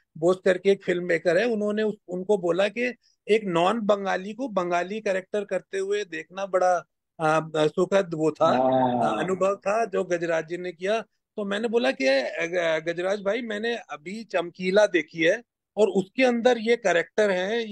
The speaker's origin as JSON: {"language": "Hindi", "region": "Punjab", "country": "India", "said": "obviously Punjabi हम लोग हैं, तो हम तो पंजाबी लोग"}